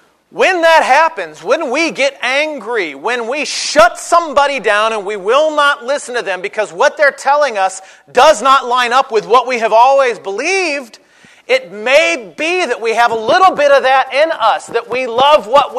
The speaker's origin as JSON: {"language": "English", "town": "Chicago", "region": "Illinois", "country": "United States", "tie": "born or raised there", "said": "I grew up in Chicago. It's just in my blood."}